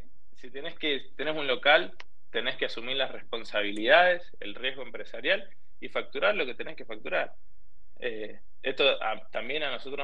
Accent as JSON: {"language": "Spanish", "country": "Argentina", "said": "lamentablemente somos argentinos"}